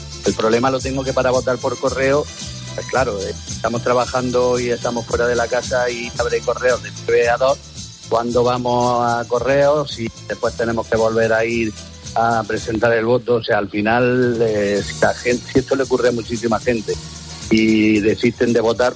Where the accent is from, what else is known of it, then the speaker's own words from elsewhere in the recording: Almería, Andalusia, Spain; De Almería.